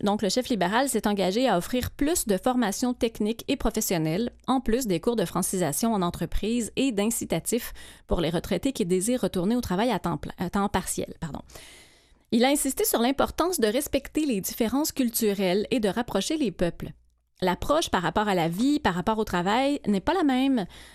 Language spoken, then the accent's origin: French; Quebec, Canada; Moi, j'ai grandi en Abitibi.